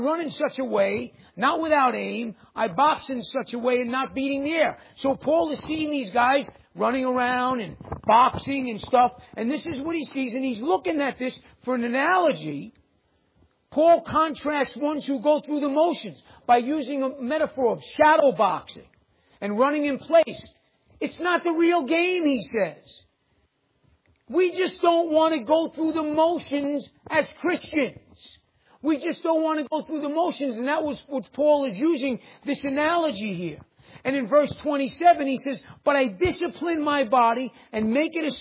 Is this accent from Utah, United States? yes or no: no; New York, United States; I can say that. I'm from New York. It was a bad neighborhood.